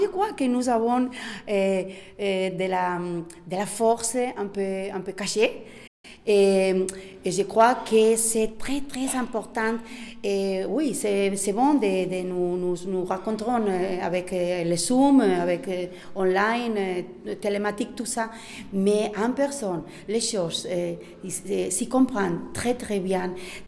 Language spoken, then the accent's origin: French; Canary Islands, Spain; French is a second language; Je viens d'Attaque Spain aussi. Je viens des îles Canaries.